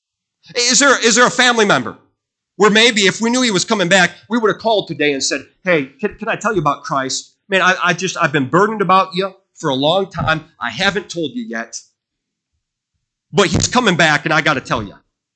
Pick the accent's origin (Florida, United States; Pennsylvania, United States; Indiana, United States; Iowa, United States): Indiana, United States; Terre Haute; I'm from Terre Haute, and I believe that.